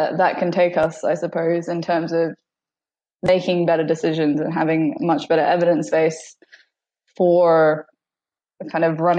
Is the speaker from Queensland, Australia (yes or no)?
yes; Brisbane, Queensland, Australia; So I come from Brisbane originally.